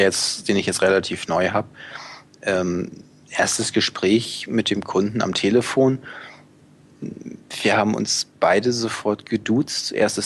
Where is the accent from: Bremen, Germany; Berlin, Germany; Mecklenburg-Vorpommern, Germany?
Bremen, Germany; now in Hamburg, Germany; Also ich muss dazu sagen, ich bin im Großraum Bremen aufgewachsen und wohne jetzt im Großraum Hamburg.